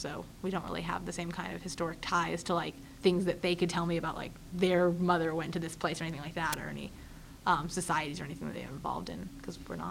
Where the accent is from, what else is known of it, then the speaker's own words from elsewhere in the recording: Roswell, Georgia, United States; But if I'm talking to someone from that area or from Georgia in general, I'll say Roswell. And then I'll say it's a suburb near Atlanta, just to clarify for people, but I'll still say I'm from Roswell.